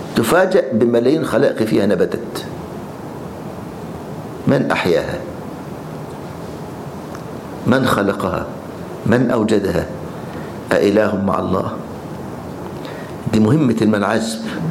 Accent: Egypt; نصطاد سمك في البحر الأحمر عندنا في مصر

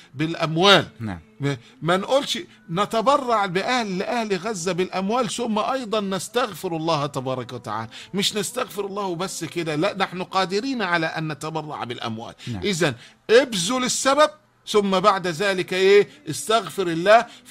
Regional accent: Egypt; ويعرف ناس في عندنا في مصر

